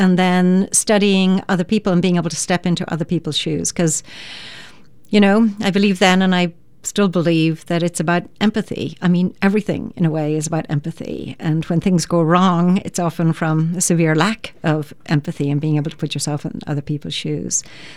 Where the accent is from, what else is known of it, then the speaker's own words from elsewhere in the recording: Ireland; I grew up in the country, and then I was in boarding school.